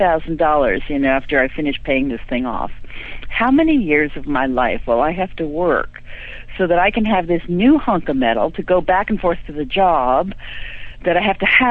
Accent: Long Island, New York, United States; also born or lived in Seattle; moved here 4 years ago. I lived in Seattle for a long time, and I lived in many western states, and I grew up on Long Island.

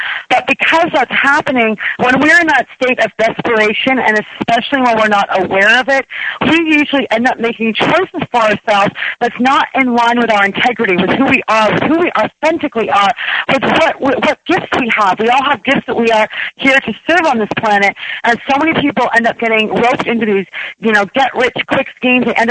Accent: Canada; I actually don't know what that means being Canadian.

